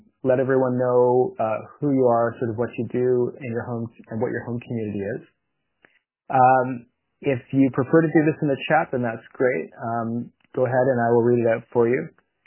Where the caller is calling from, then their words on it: Yellowknife, Northwest Territories, Canada; it's also sometimes known as Yellowknife in the Northwest Territories.